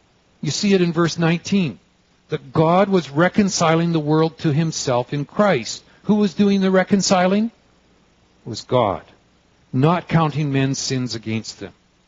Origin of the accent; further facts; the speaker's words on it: Canada; No matter where I might go in the world, I'm identified as a Canadian.